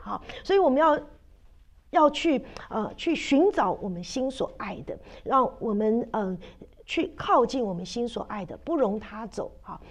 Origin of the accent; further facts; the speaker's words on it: China; 我们中国人常常讲，哈，喝西北风啊